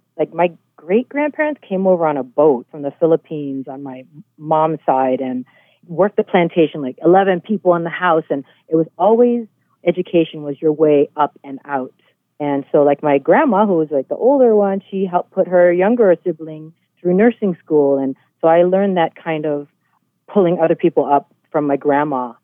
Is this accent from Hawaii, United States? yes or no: yes; Kalihi Valley, Hawaii, United States; I was born and raised in Kalihi Valley, all the way at the end of the road.